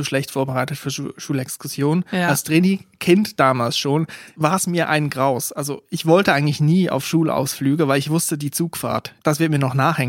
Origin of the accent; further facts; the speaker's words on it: Aargau, Switzerland; also dort, wo ich aufgewachsen bin, Kanton Aargau, sehr dicht von Römern bevölkert gewesen früher.